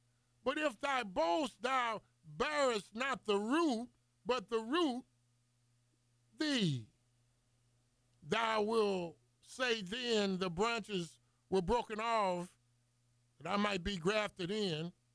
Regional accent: the South, United States; born there; See, I was born here in the South in the 50s.

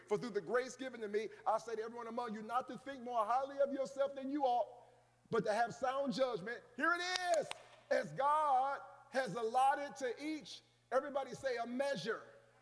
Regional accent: Cleveland, Ohio, United States; I'm from Longwood. They tore Longwood down. I rode past Longwood.

